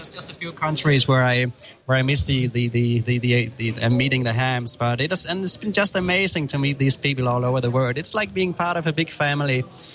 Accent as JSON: {"language": "English", "town": "Copenhagen", "region": "Capital Region of Denmark", "country": "Denmark", "tie": "born or raised there", "said": "I started back home in my hometown, Copenhagen, in Denmark, and I made it across Europe."}